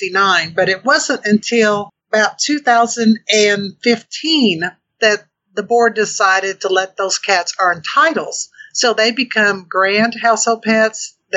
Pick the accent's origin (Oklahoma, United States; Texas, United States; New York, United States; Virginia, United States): Oklahoma, United States; I'm from Oklahoma. Oklahoma became a state in 1907.